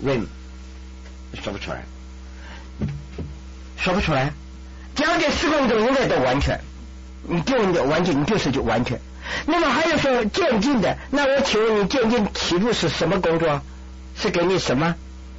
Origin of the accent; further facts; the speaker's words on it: China; 我不是羞辱我们中国，我是中国人。